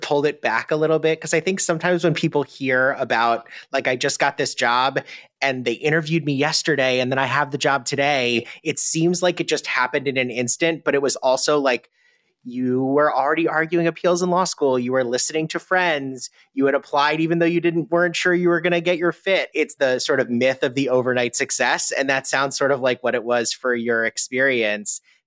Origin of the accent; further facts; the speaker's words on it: Virginia, United States; I mean, I grew up in Virginia. I know it has a rich tradition as a purple state.